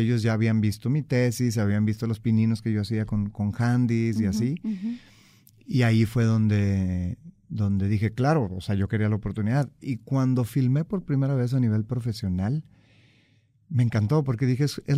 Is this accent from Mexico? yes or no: yes; Monterrey, Nuevo León, Mexico; Regiomontano, en 1974, en el seno de una familia muy unida, muy católica. Entonces, bueno, soy católico, soy regio, soy tigre, soy vaquero, soy Dodger.